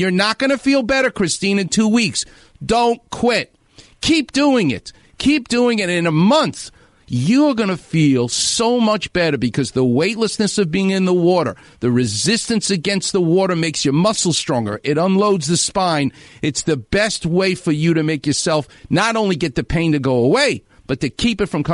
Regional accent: New York, United States; I'm from New York. Pizza is a religion to me.

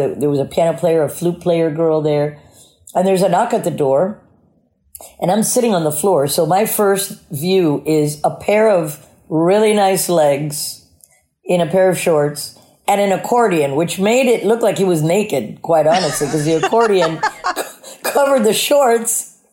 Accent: South Carolina, United States; one of my dad's army buddy's daughter that I grew up with in South Carolina.

